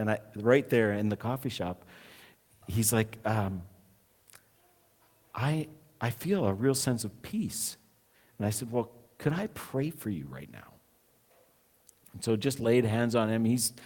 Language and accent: English; Canada; I met him because I'm Canadian.